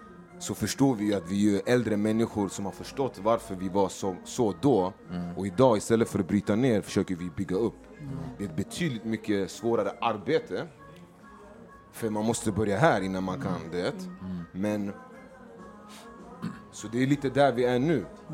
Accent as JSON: {"language": "Swedish", "town": "Stockholm", "region": "Stockholm County", "country": "Sweden", "tie": "born or raised there", "said": "jag flyttade ju från Husby med familjen till Gärdet när jag typ var 7-8."}